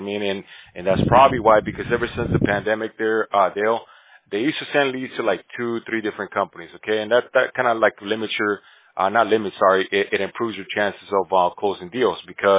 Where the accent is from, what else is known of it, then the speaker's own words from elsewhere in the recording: Bolivia; now in California, United States; South America. That's where my family comes from Bolivia.